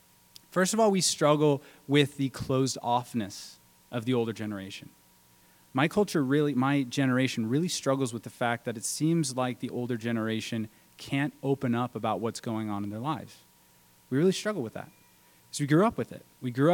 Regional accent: United States; I was taught as an American that if you're wealthy, it's because you worked hard.

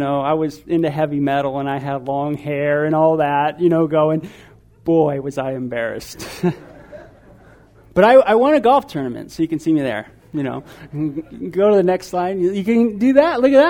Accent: Simi Valley, California, United States; I was 12 years old. I grew up in California. I was in Simi Valley, California, and there was a golf tournament.

